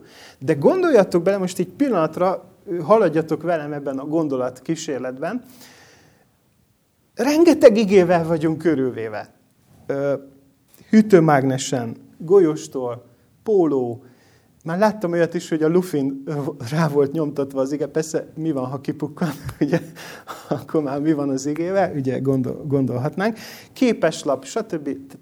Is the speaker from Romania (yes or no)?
yes; Transylvania, Romania; erdélyi vagyok, nem ezért fontos, csak ugye így, ezzel kapcsolatosan mondom, hogy miért fontos. És én Erdélyben úgy nőttem fel, hogy gyerekkoromban ezt nagyon sokszor hallottam, hogy bezúzták a Bibliákat.